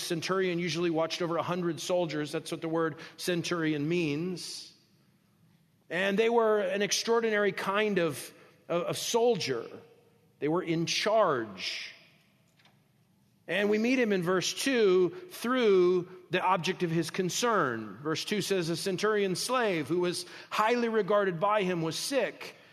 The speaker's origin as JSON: {"language": "English", "town": "Albuquerque", "region": "New Mexico", "country": "United States", "tie": "born or raised there", "also_born_or_lived": "Rapid City", "said": "I'm from Albuquerque, I would say. If you ask me where I'm from, what's my hometown? And you would shrink back in fear and trepidation. But that's not where I was born. I was born in Rapid City, South Dakota."}